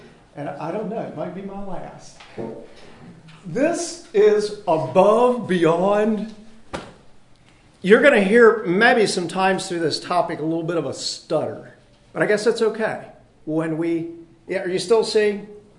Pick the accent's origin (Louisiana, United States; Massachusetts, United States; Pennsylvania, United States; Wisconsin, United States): Pennsylvania, United States; now in Oregon, United States; Do you have Queen Anne's lace out here in Oregon?" Now, I'm from Pennsylvania.